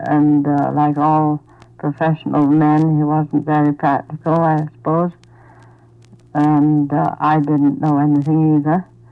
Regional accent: Sheffield, Yorkshire and the Humber, United Kingdom; now in United States; I've been in Alaska 41 years, the 22nd of June this year, and I come from Sheffield, England, originally, but I'm an American.

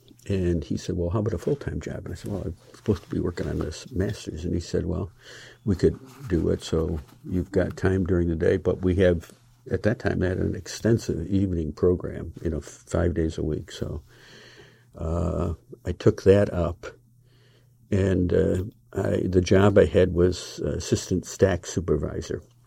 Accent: Rochester, New York, United States; Well, I was born and brought up in Rochester, New York. Mm-hmm. Big Kodak town

